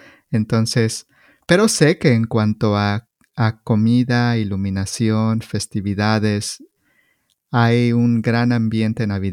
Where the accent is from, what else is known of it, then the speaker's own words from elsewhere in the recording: Mexico; con lo único que debo tener precaución como mexicano tropical es el clima